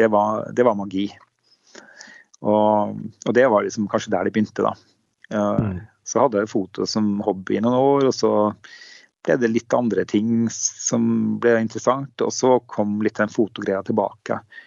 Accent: Northern Norway, Norway; also born or lived in Melhus / Sandefjord; now in Nøtterøy, Norway; Jeg har født og stort sett oppvokst i Nord-Norge og bodd i Nord-Norge nesten hele mitt liv.

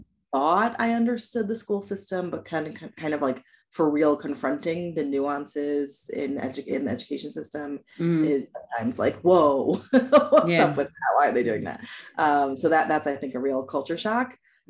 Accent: Queens, New York, United States; moved away as an adult; now in Israel; I'm from Queens, New York, born and bred.

